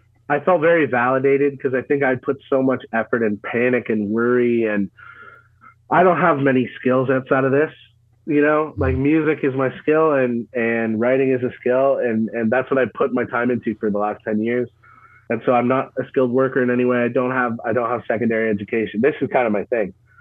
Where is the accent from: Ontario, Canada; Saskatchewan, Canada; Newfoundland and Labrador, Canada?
Ontario, Canada; Ottawa; I moved from Ottawa, Canada to Toronto. I'm from Ottawa in 2017.